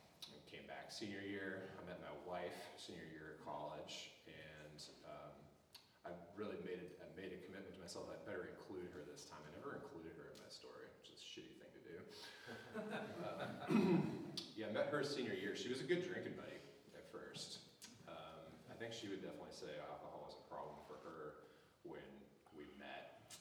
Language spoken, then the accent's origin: English; Portland, Oregon, United States; Through high school, I grew up in Portland in the 90s, right?